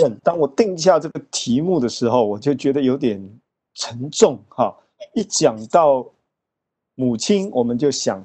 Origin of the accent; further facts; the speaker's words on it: China; 我们中国人的传统有这样的六个字